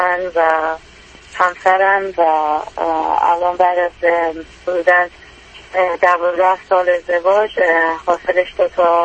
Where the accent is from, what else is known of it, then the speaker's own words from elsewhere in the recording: Iran; now in United States; از ایران اومدیم. اوکی. به امریکا.